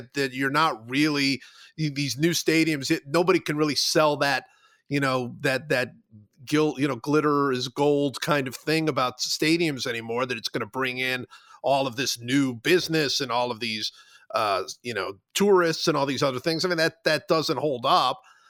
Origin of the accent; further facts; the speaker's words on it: Cleveland, Ohio, United States; I grew up in Cleveland. Of course, the Browns made that same threat and did leave and go to Baltimore.